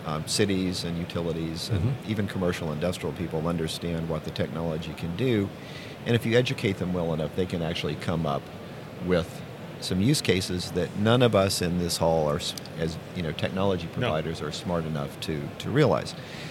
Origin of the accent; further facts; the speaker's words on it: Louisiana, United States; moved away; Particularly since we're both from Louisiana, right?